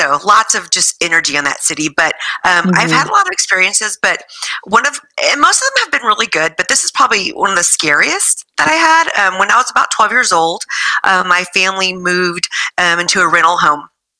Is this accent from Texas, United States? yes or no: yes; Galveston, Texas, United States; I'm originally from Galveston, mm-hmm. which is probably the most haunted city in Texas.